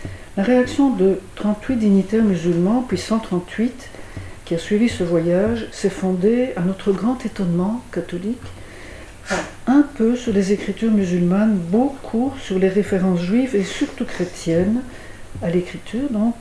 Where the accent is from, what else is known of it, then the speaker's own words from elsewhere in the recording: Belgium; comme chez nous en Belgique, elles sont en contact.